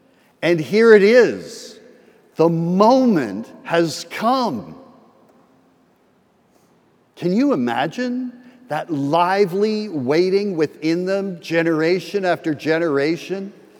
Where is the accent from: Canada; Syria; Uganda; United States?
Canada; born there; Now, you all know I'm Canadian, right? By birth.